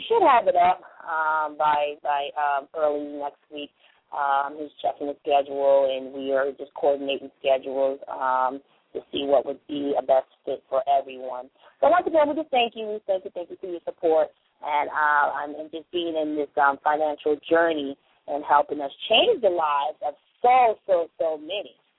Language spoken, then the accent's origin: English; San Diego, California, United States; I'm in San Diego because, you know, people and the followers, you know, here in my hometown, which is hard as hit, they're like, you know, requested me to come and see how I can contribute and help restore the community that I was, I'm actually from and was raised in.